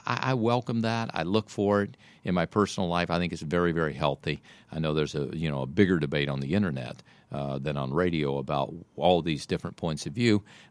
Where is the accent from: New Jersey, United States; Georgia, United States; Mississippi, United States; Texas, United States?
Mississippi, United States; I grew up in Mississippi in the 1960s when the civil rights movement was in full bloom and was really the hotbed of change in the South.